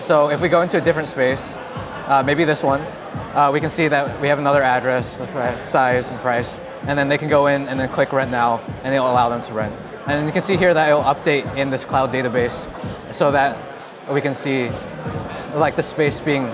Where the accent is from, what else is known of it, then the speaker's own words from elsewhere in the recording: Utah, United States; I'm a first year in Thayer. And I'm from Utah originally.